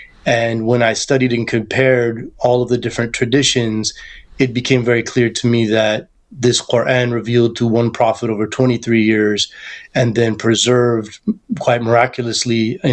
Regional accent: Oklahoma, United States; because I'm from Oklahoma, and when I grew up, I had friends that were still pretty much thoroughly native, Choctaw natives.

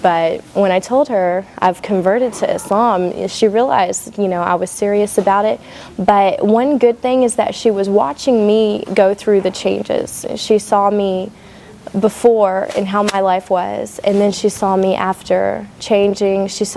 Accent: Dallas, Texas, United States; I'm from Dallas originally, so.

